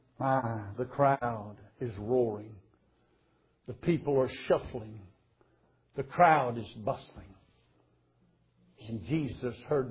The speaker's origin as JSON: {"language": "English", "region": "Louisiana", "country": "United States"}